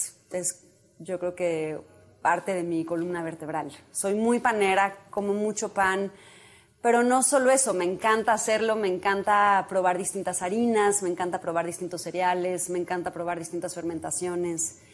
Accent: Mexico; yo siendo mexicana, estando en México y conociendo la cultura de México y sus ingredientes

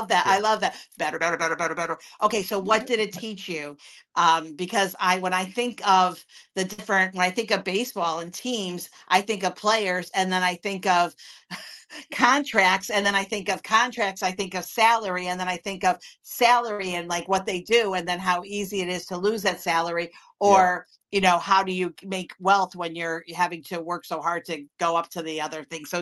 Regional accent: Connecticut, United States; I'm from Connecticut. So we had a couple of different minor teams. So you get familiar with it because they are the local entertainment and it's very exciting to watch them go to the big ones.

